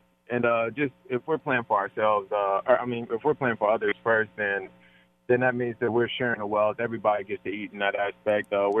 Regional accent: Cincinnati, Ohio, United States; I'm from Cincinnati. That's an hour and a half away

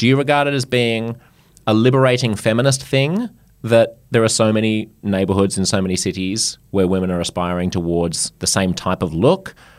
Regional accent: Australia; I'm French Australian

